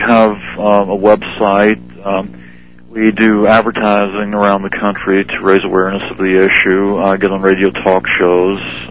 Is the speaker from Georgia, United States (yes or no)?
yes; Georgia, United States; I'm from Georgia. There are several towns there that have illegal alien populations of around 30%.